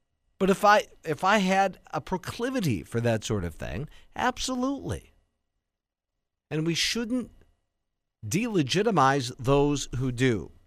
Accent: Coleman, Wisconsin, United States; when it was bought by Chrysler in my hometown of Coleman, one of my sisters went to NWTC for corrections.

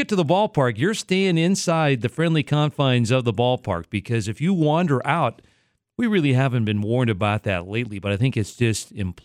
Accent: Minot, North Dakota, United States; And growing up in Minot, North Dakota, we never said that about Minot.

